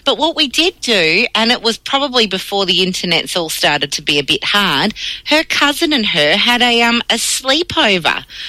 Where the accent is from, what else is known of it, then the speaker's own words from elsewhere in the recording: Perth, Western Australia, Australia; now in Melbourne, Australia; we came from Perth, we just had our engagement, we'd come over to Melbourne, we'd just started out, like I'd bought a little apartment in Flemington.